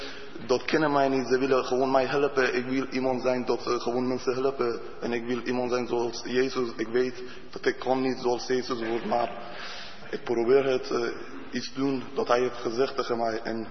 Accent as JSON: {"language": "Dutch", "country": "Afghanistan", "second_language": "Dutch", "moved": "yes", "lives_now": "Netherlands", "said": "ik kom uit Afghanistan. Ik ben al twee jaar en een paar maanden in Nederland. Ik kan niet goed Nederlands praten"}